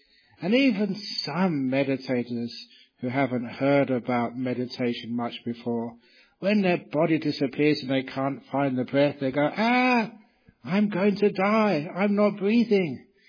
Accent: England, United Kingdom; born there; usually like to start on time because I was born in England, where we always hope the trains run on time.

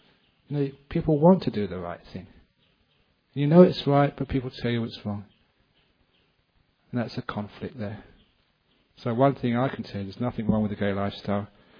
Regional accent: England, United Kingdom; I came from England.

